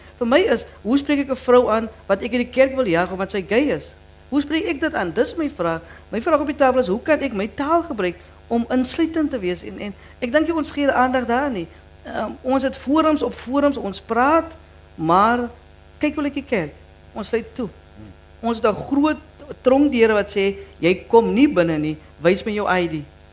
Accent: Cape Town, Western Cape, South Africa; born there; Ek is Afrika, in Afrika gebore. Ek is in Suid-Afrika gebore. Ek is in Kaapstad gebore. Dit maak my Afrikaans.

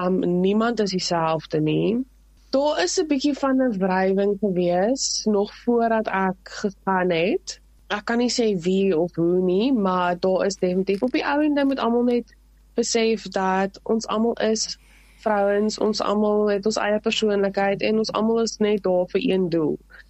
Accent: Highview, Lowveld, South Africa; also born or lived in George; now in Cape Town, South Africa; ek is oorspronklik van Highview af. Nou woon ek in die Kaapstad. Ek was in my hele laerskoolloopbaan was ek in die Laagveld gewees. En toe soos gedeelte van graad 7 in George

